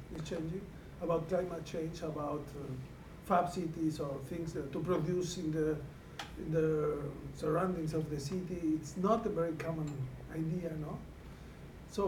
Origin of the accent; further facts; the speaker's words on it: Puebla, Mexico; I am from the city of Puebla, close to Mexico City, about 2 hours from Mexico City.